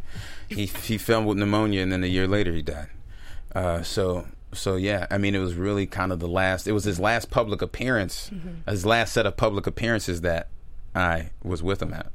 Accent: Louisville, Kentucky, United States; they loved the fact that I was from Louisville and that I would represent it well

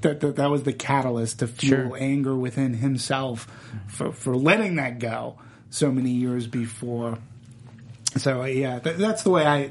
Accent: New England, United States; growing up in New England, like this story affected the city of Boston.

